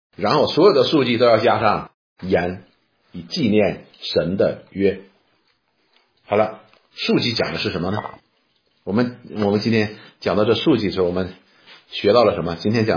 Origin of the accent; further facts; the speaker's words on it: China; 我们中国人都喜欢什么？风调雨顺，五谷丰登